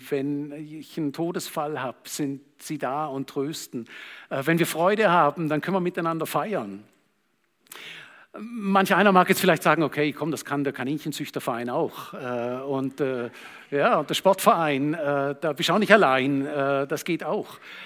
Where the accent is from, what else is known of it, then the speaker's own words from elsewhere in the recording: Germany; Also wenn ich als Deutscher Schweizer über die Schweiz reden höre